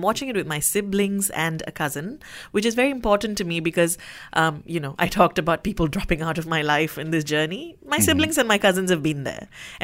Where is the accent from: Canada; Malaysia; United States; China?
Malaysia; Well, we're Malaysian, culturally, ethnically, we're Indian.